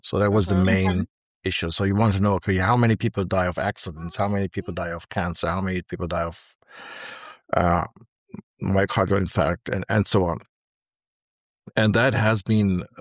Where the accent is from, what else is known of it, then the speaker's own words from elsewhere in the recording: Brazil; accent: German; also born or lived in Germany; Like you might hear my accent is German. I was born in Germany. I grew up in Brazil.